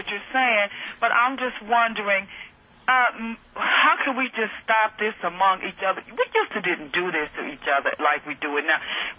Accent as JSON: {"language": "English", "region": "Mississippi", "country": "United States", "said": "I'm talking about I'm a Mississippian."}